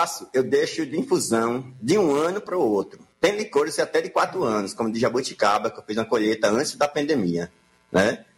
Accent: Vale do Capão, Bahia, Brazil; Nasci aqui no Capão.

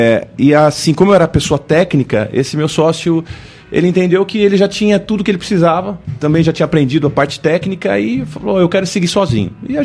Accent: São Paulo, Brazil; born there; now in São João da Boa Vista, Brazil; Nasci em São Paulo, exato.

